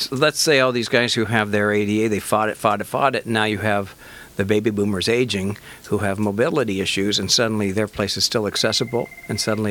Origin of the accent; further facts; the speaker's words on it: Pacific Northwest, United States; I mean, I was raised in the Northwest, went to the school in the Midwest, ended up in California